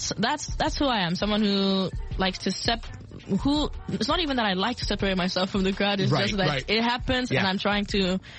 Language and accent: English; South Africa; also born or lived in Ireland; my dad's English-Irish. I was born in Ireland, but I grew up in South Africa.